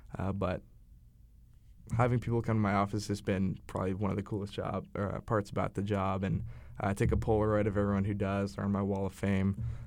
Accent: Kansas City, Missouri, United States; I'm from Kansas City, lifelong Chiefs fan.

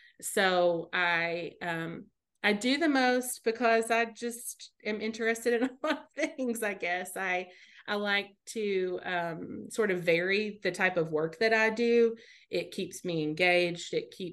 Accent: Kentucky, United States; also born or lived in Lexington; I lived in Lexington for a long time, and I am originally from Eastern Kentucky, but hadn't lived here since I graduated from high school.

